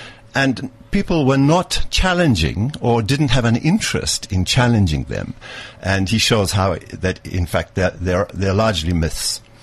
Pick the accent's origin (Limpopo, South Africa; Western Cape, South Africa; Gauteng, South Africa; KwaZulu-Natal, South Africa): KwaZulu-Natal, South Africa; Durban; born there; moved away as an adult; also born or lived in Oxford / Leeds; Well, I'm South African to start off with.